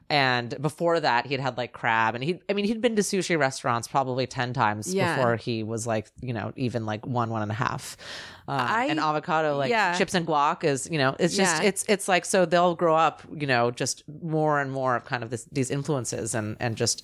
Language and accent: English; Los Angeles, California, United States; I'm from California. I'm from LA.